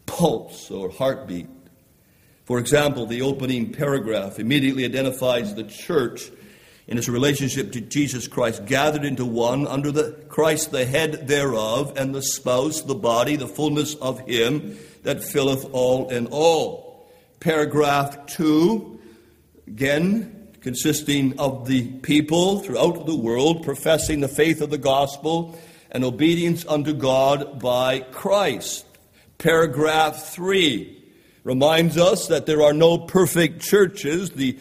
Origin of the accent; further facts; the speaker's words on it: Canada; I mentioned earlier, I'm a Canadian, and there's something that Canadians love